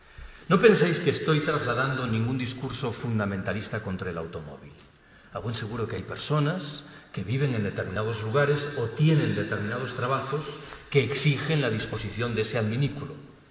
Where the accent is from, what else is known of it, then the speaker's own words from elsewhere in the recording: Galicia, Spain; Yo soy gallego. En Galicia me gustaría poder afirmar que hay un proyecto de construcción de una línea de alta velocidad.